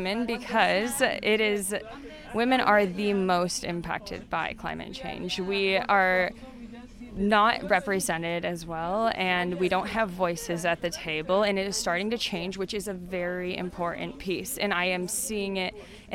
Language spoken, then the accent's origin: English; Denver, Colorado, United States; I am from Denver, Colorado, and I work for Global Choices